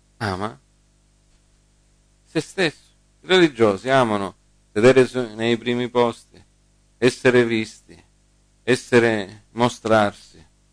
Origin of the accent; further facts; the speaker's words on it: United States; Italian is a second language; io sono americano, quindi con i verbi ogni tanto faccio.